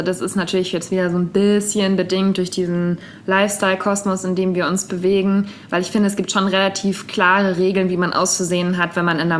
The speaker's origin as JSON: {"language": "German", "region": "Bavaria", "country": "Germany", "tie": "born or raised there", "said": "in der Kleinstadt, wo ich aufgewachsen bin, gab es halt eigentlich keine Geschäfte. Da gab es halt ein Esprit und sowas. Mm. Ne? Aber ich war sehr abhängig davon, dass mich jemand in die nächstgrößere Stadt nach Würzburg gefahren hat"}